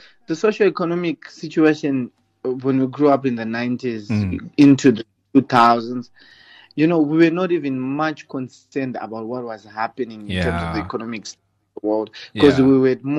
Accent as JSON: {"language": "English", "region": "Harare", "country": "Zimbabwe", "tie": "born there", "said": "I was born in Zimbabwe, Harare, the capital."}